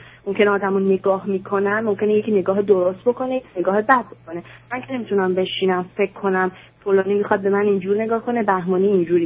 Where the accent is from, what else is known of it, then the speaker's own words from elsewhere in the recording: Iran; moved away; خود من 3 سال و نیم 4 سال از ایران اومدم.